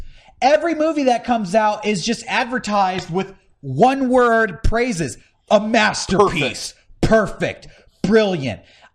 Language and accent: English; United States; You know, it feels weird for me as an American.